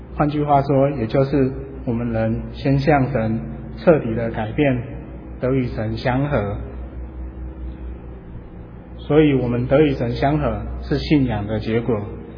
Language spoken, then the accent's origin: Chinese; Taiwan; 这就是我们台湾人常在讲的